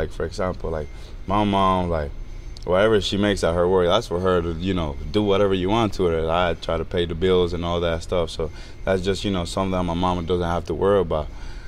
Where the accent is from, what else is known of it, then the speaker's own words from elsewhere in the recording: Dominican Republic; I come from the Dominican Republic, so, you know, it's a little bit rough out there.